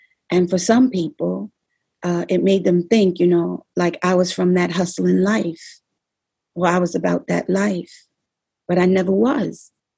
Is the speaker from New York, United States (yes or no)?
yes; New York City, New York, United States; my father is a janitor who works in a strip mall in the Bronx. I'm from the Bronx. I'm not from Brooklyn.